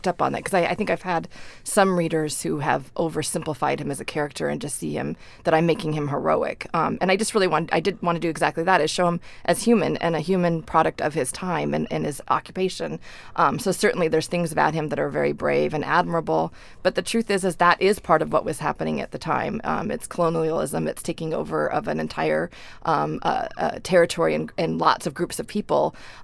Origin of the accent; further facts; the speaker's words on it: Alaska, United States; just because I'm from Alaska doesn't mean that I'm an expert on these issues